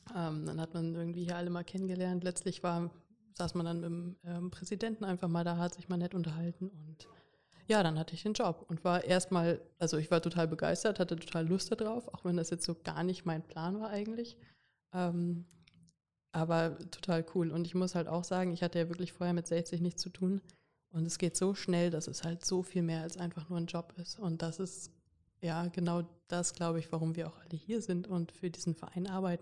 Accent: Göttingen, Lower Saxony, Germany; now in Munich, Germany; Ich muss ja sagen, ich komme ja aus Göttingen

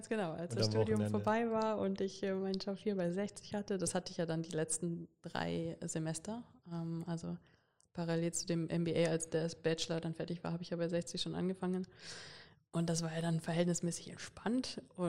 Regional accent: Göttingen, Lower Saxony, Germany; now in Munich, Germany; Ich muss ja sagen, ich komme ja aus Göttingen

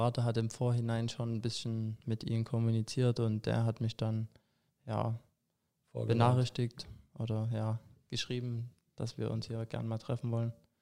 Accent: Chemnitz, Saxony, Germany; ich denke auch als Chemnitzer, wenn man dann zu Aue geht, das ist nicht immer so von Vorteil.

